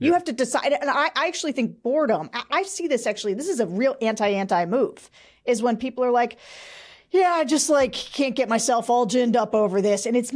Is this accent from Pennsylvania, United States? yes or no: yes; Pennsylvania, United States; I'm from Central Pennsylvania, and when I am in Central Pennsylvania... I talk much more like I am in Central Pennsylvania than I do on this podcast.